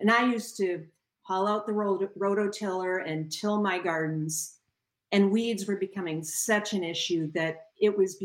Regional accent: Madison, Wisconsin, United States; now in Baraboo, United States; I grew up in Madison, so I am not a farm kid. Met this wonderful guy at UW-Madison, and he was a farm kid. We ended up in Baraboo thanks to his job

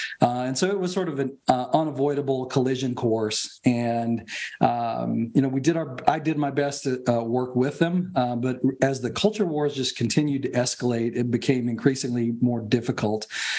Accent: Kentucky, United States; I grew up in Kentucky. This is my home state, so I have loved it.

